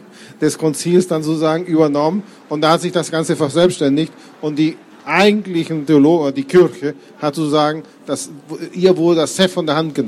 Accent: Chile; ich bin selber in Südamerika aufgewachsen und zwar in Chile. So, das ist in den 60er Jahren, das heißt, alles kommt dort etwas später

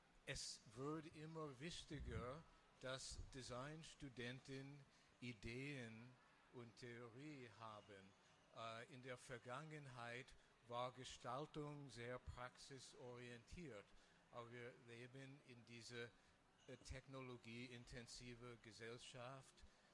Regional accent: United States; German is a second language; Ich bin Amerikaner, ich wohne seit 20 Jahren ungefähr in Europa

